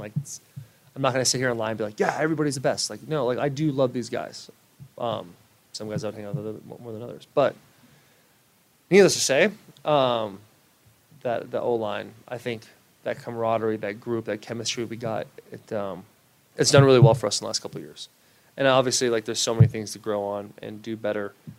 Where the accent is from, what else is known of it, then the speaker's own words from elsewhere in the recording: Arizona, United States; Josh is from Ohio, and I'm from Arizona.